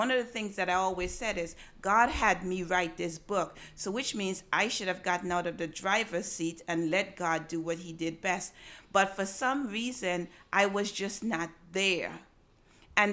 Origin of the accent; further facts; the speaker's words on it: Freetown, Saint Philip, Antigua & Barbuda; When I was a little girl growing up in Freetown in Antigua, I used to go to church every Sunday.